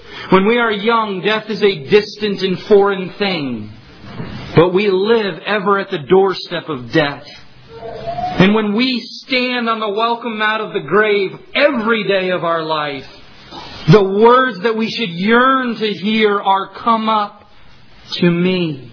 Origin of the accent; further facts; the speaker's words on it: New York, United States; Sorry, most of you would say written. I'm from New York.